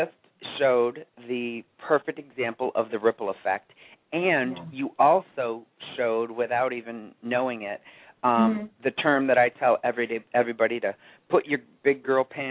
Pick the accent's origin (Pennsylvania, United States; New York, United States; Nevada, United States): New York, United States; Otego; moved away as an adult; originally from a small town called Otigo, which is right outside of Oneonta, so I just say I'm from Oneonta.